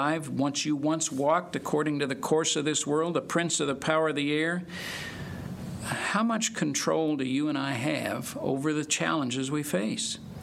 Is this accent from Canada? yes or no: no; Springfield, Missouri, United States; And I grew up in Missouri, and I spent the years from the age of 5 until about 11 in Springfield, which is just north of Branson.